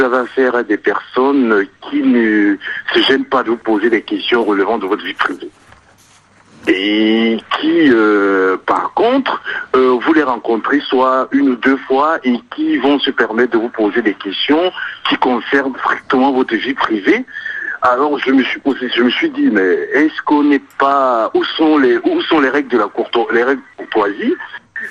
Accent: Cameroon; Je suis originaire du Cameroun, où le tutoiement se fait entre personnes familières en fait.

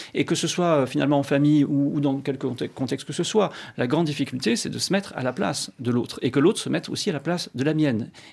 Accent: Lourdes, Occitanie, France; also born or lived in Toulouse / Paris; j'habite Paris moi-même et je viens d'une petite ville des Hautes-Pyrénées, de Lourdes. J'ai étudié à Toulouse.

